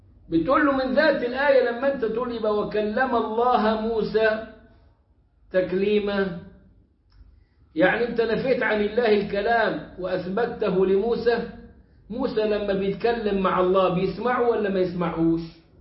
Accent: Egypt; إحنا كان عندنا في مصر الجمعية الشرعية قاعدة عريضة وأهل سنة والتزام غير عادي

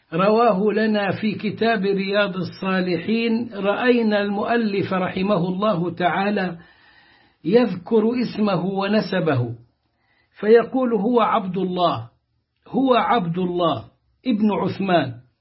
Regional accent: Egypt; وهو المدعو حسن شحاتة عندنا في مصر إلى أن نفق

